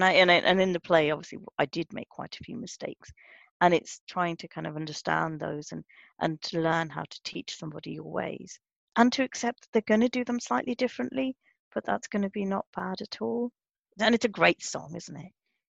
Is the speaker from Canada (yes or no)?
no; England, United Kingdom; now in Scotland; And I come out with me with my Englishy voice coming out, and I'm thinking, oh, I'm not really allowed to do this.